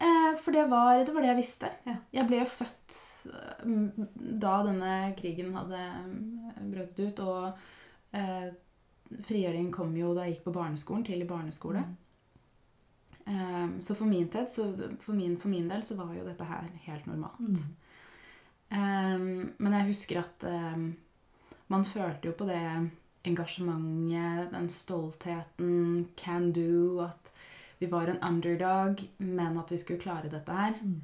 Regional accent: Oslo, Norway; Så jeg jo født og oppvokst I Oslo, Groruddalen. Og foreldrene mine kom til Norge I en veldig ung alder, 15-16, sent 70-tallet.

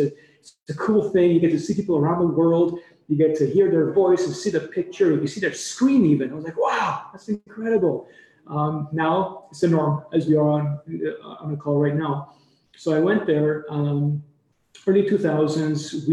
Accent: Toronto, Ontario, Canada; I'm from Toronto, Canada, in early 2007.

